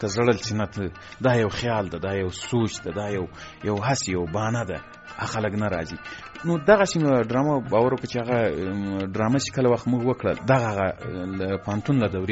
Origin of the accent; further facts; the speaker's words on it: Ghazni, Afghanistan; ځکه زه له غزنی څخه یو دوه درې کسان وو